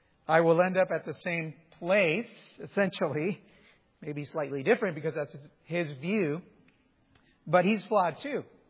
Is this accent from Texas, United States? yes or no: yes; Texas, United States; I grew up in South Texas, and we didn't have many toys growing up.